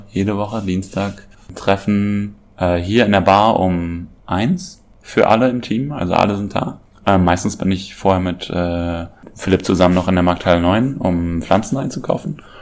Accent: Koblenz, Rhineland-Palatinate, Germany; now in Berlin, Germany; Ich komme aus Koblenz und bin jetzt seit 6 Jahren, glaube ich, hier in Berlin.

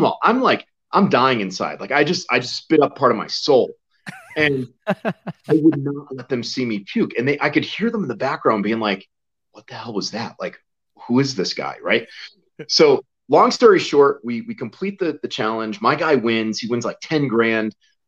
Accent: New England, United States; I grew up in New England, four seasons, lush forests, mountains, ocean.

